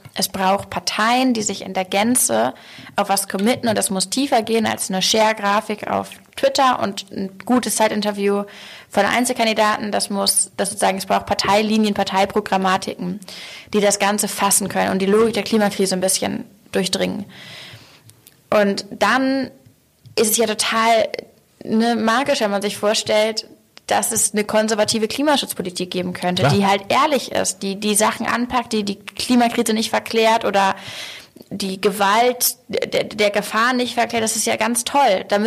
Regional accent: Hamburg, Germany; ich spreche schon ja als Hamburgerin auch.

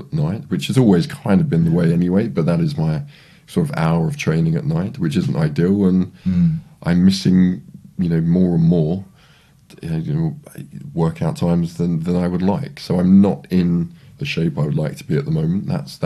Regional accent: United Kingdom; I'm very British.

